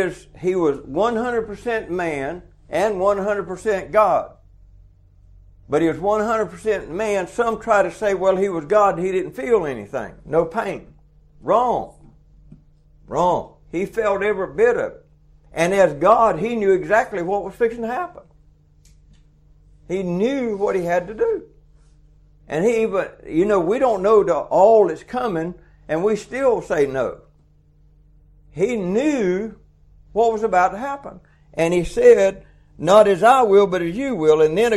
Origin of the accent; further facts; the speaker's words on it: Georgia, United States; well, I'm from South Georgia. I just figured it was a bunch of woods.